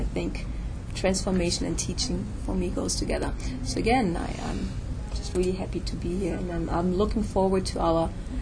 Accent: Germany; accent: German; English is a second language; I'm from Germany, so that's where the funny accent comes from.

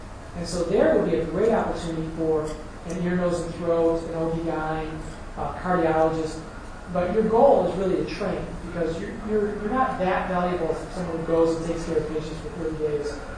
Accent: Chicago, Illinois, United States; also born or lived in New York City; I grew up in Chicago, New York City, and I'm more urban.

